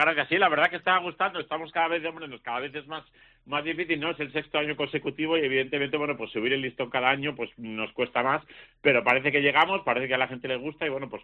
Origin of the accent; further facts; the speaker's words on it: Valladolid, Castile and León, Spain; now in Málaga, Spain; aunque yo llevo 27 años en Málaga, soy de Valladolid, pero bueno, ya me considero malagueño, son muchos años